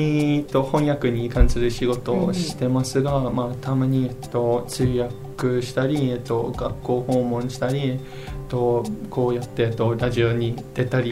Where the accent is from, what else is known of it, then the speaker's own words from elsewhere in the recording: United Kingdom; Japanese is a second language; now in Japan; 今イギリス人としては、もちろんそうではないと思います